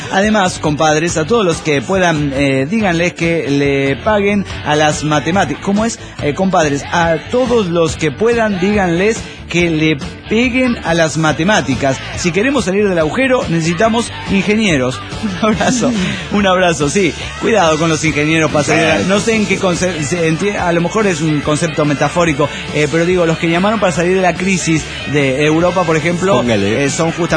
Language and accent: Spanish; Mexico; de Server City, México.